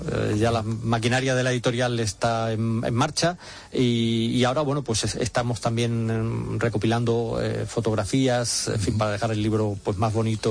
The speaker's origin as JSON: {"language": "Spanish", "town": "Málaga", "region": "Andalusia", "country": "Spain", "said": "yo, por ejemplo, en Málaga, que es de donde soy"}